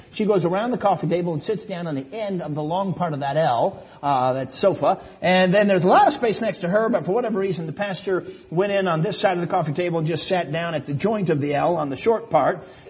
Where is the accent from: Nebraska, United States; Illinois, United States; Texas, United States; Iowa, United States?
Illinois, United States; Chicago; I grew up in Chicago. I understand that.